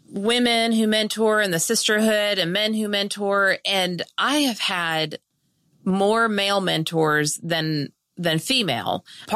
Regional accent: California, United States; I'm from California originally, so forgive my slang

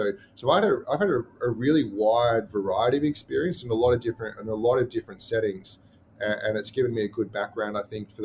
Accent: Australia; accent: Australian; like you said, my accent is probably softened, but Australian initially.

